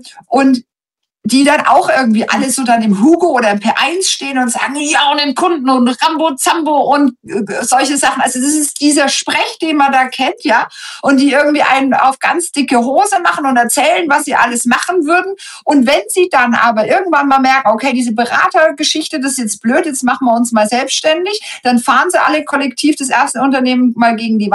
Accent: Munich, Bavaria, Germany; und ich bin ja Münchnerin, ne? Und wir in München

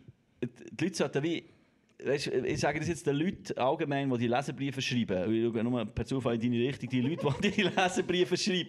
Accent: Bern, Switzerland; Nein, mein Heimatort ist lange noch im Emmental.

